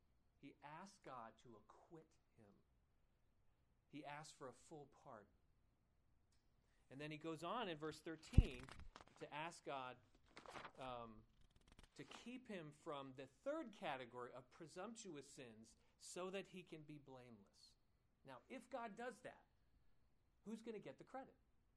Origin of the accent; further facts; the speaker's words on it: United States; you think about aspects of being an American, that we don't even see the blind spots in our culture.